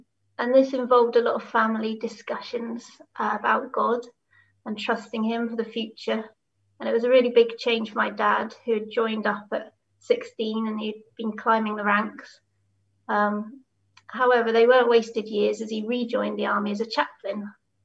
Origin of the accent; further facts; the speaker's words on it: Salisbury, South West England, United Kingdom; born there; also born or lived in Dubai; I was born in Salisbury into an army family, third child of four. And my earliest memories are of moving between army garrisons.